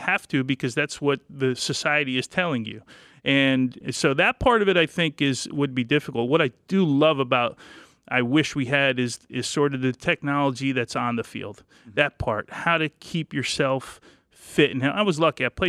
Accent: Kearny, New Jersey, United States; Yeah, I mean, I was a kid from New Jersey. I fought my way out of Kearney

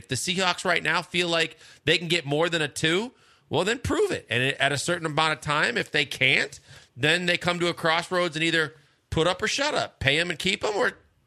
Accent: Milwaukee, Wisconsin, United States; About your university in my hometown.

